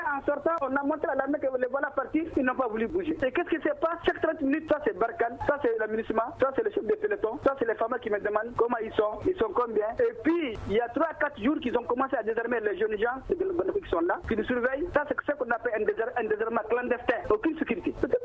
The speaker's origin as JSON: {"language": "French", "country": "Mali", "said": "nous, on est des Maliens"}